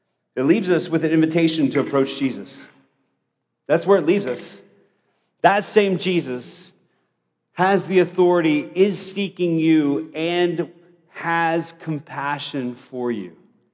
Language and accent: English; Bogota, Bogotá, Colombia; Growing up in Bogota, Colombia, South America, where I grew up, we had lepers in our community